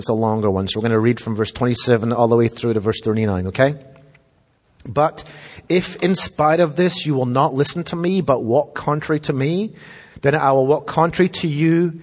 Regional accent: Scotland, United Kingdom; I grew up in Scotland, for those of you who don't know.

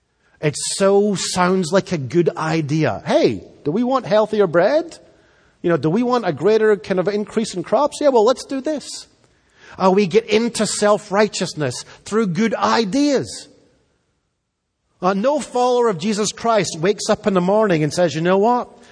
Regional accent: Scotland, United Kingdom; now in United States; I grew up in Scotland. I was born in the United Kingdom. I'm an American by choice. I'm living here by choice.

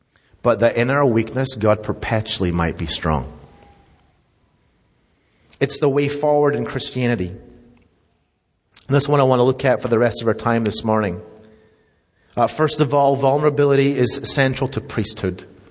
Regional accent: Scotland, United Kingdom; I grew up in Scotland, which if you probably picked up if you're new here.

